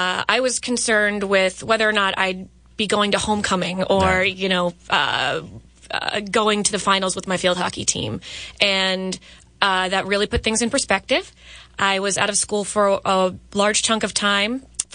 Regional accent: United States; So I grew up in Howard County, and I had to go back once a week for checkups and treatments

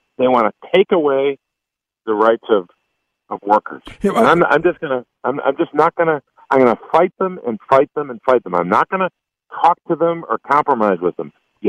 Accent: Pennsylvania, United States; Look, I grew up in Pennsylvania in politics.

